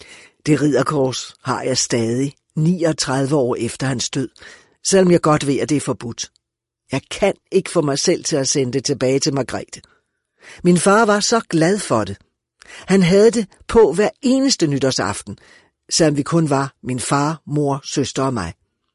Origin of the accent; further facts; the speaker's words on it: Ringsted, Zealand, Denmark; moved away as an adult; Jeg forlod Ringsted og mit barndomshjem, da jeg var 18 år.